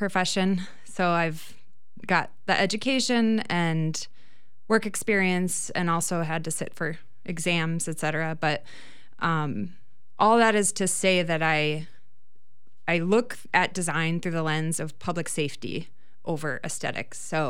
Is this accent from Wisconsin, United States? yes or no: yes; DeForest, Wisconsin, United States; also born or lived in Madison; I am a Wisconsin native. I was born in Madison, raised in DeForest.